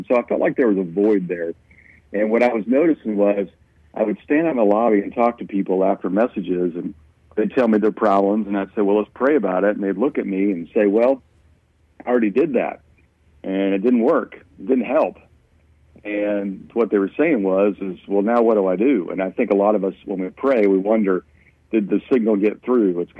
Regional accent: Kentucky, United States; accent: Kentucky; I still haven't lost my Kentucky accent, unfortunately.

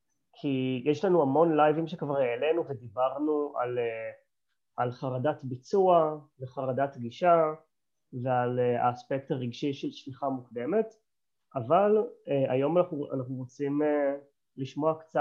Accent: Tel Aviv, Tel Aviv District, Israel; moved away as an adult; also born or lived in India / Thailand / Europe; למי שעוד לא מכיר, אני בן 34, מזל הקרב, אני תל אביבי born and raised, אבל חזרתי לארץ לפני שנתיים, הייתי יותר מעשור במזרח הרחוק, על ציר הודו טיילנד ואירופה

